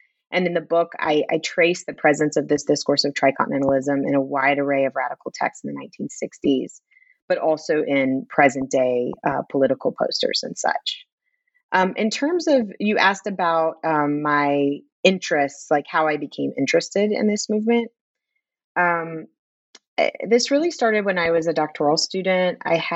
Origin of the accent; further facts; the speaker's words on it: Birmingham, Alabama, United States; I grew up in Birmingham, Alabama, and have always been interested in the history of racial justice struggles.